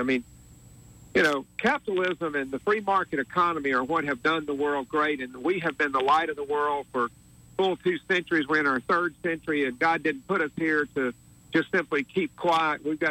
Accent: Montgomery, Alabama, United States; You know, I grew up here in Montgomery, Alabama, went to the public schools, graduated from Lanier.

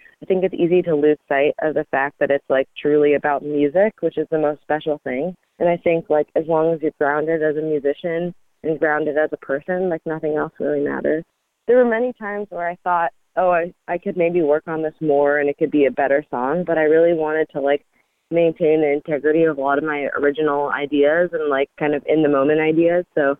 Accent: Los Angeles, California, United States; I'm from Los Angeles.

